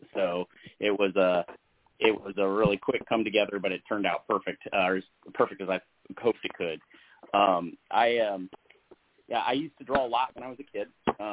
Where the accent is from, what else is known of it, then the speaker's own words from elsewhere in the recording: Lima, Ohio, United States; I always wanted to be a comic book artist, but I grew up in Lima, Ohio.